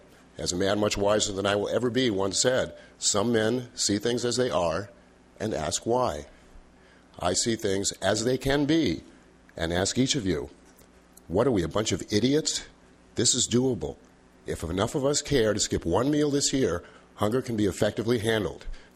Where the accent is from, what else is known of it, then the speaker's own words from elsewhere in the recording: Grover Beach, California, United States; I'm from Grover Beach